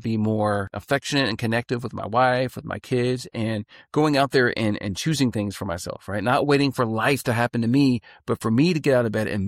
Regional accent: Texas, United States; So this is me from being born and raised in Texas. I don't know anything about cold.

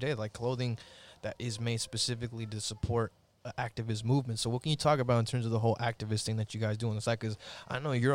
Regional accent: Los Angeles, California, United States; Because we're all, you know, from South Central and stuff like that too.

